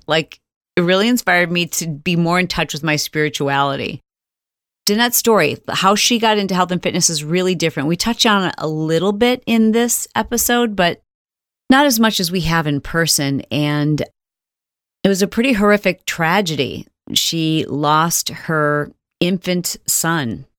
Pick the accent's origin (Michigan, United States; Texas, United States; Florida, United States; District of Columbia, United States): Michigan, United States; I'm a Midwestern girl. I grew up in Michigan, just struggled in a household where I didn't know we were broke, but we were broke.